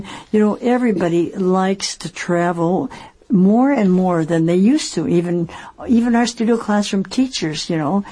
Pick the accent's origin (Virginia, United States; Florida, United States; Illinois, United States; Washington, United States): Washington, United States; Seattle; they are from Seattle, Washington. And as you all know, that's my hometown.